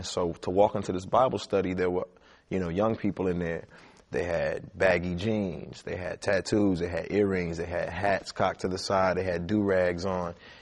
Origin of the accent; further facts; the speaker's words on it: Houston, Texas, United States; born there; also born or lived in San Diego, United States; Well, I was born in Houston, Texas. We kind of migrated from place to place.